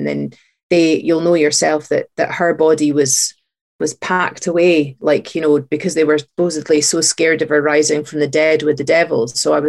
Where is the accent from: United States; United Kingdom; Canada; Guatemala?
United Kingdom; Scotland; I mean, I'm from Fife, I grew up in Fife, and I didn't know anything at all about witch trials in Fife.